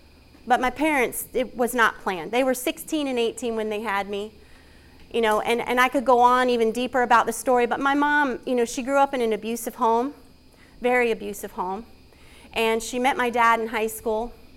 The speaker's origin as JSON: {"language": "English", "region": "California", "country": "United States", "tie": "born there", "said": "I was born in California. And my dad remained in California. My mom kind of moved all over the place."}